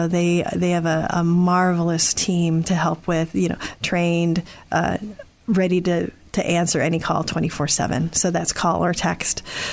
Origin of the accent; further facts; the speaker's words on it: Wyoming, United States; I hail from Wyoming, and it's one of the only states that doesn't have an MHA.